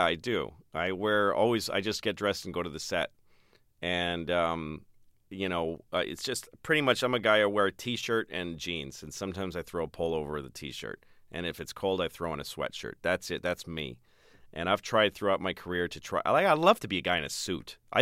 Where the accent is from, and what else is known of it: Newton, Massachusetts, United States; born or raised there